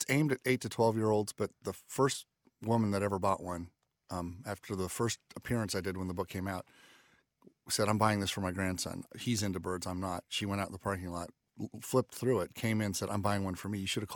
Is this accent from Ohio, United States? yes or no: yes; Ohio, United States; Well, I grew up really birding in Southeast Ohio